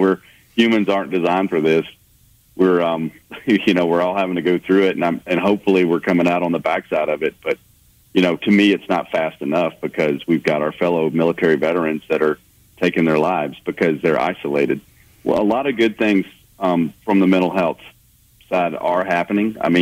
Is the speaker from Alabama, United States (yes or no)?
yes; Mobile, Alabama, United States; has always been my home. You know, I've lived all over the world. But, you know, when people ask you where are you from, I always just say, well, I'm a Mobile boy.